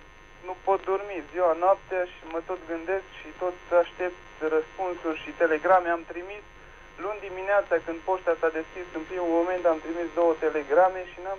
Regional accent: Romania; Sunt un outsider din România, aici, la Gheret Reed.

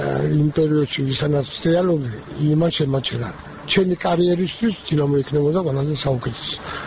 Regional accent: Kutaisi, Imereti, Georgia; აქ დავებადე, აქ გავიზარდე, აქ დავიწყე ჩემი პირველი ნაბიჯი აკადაძგი ფეხურში და მე მაინც მადლობელი ვარ რომ ქუთაისში ნახჩი.

